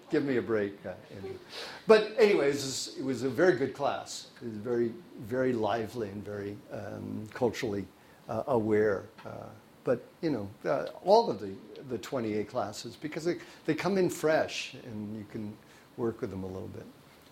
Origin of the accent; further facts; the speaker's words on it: California, United States; But you know, I really love California. I'm third generation now, and I think this is a marvelous place.